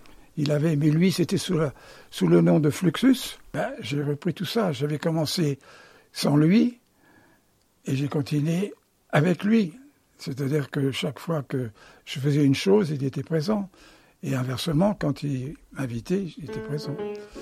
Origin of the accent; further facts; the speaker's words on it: Auvergne-Rhône-Alpes, France; Écoutez, je suis auvergnat.